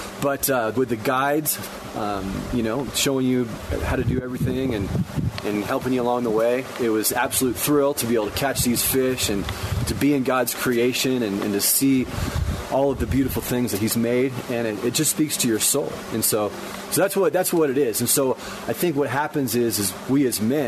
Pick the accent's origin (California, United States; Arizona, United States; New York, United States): Arizona, United States; Phoenix; Phoenix, Arizona.